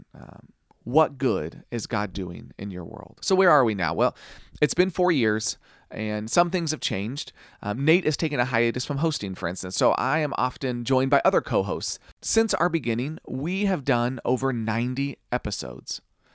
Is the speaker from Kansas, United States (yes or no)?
yes; Kansas, United States; I grew up in Kansas.